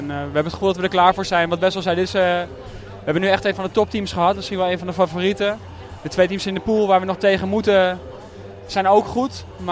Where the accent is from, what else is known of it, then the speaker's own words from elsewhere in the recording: Amsterdam, North Holland, Netherlands; Natuurlijk is mijn woonplaats, mijn geboortestad